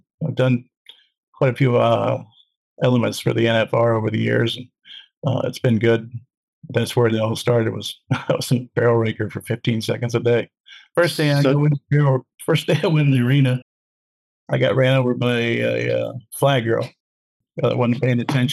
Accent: Chicago, Illinois, United States; I was from Chicago back then, so

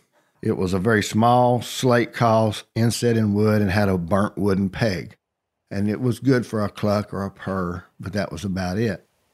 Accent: Chattanooga, Tennessee, United States; born there; I was born in Chattanooga, Tennessee, in a community called Hickson, Tennessee, right outside of Chattanooga.

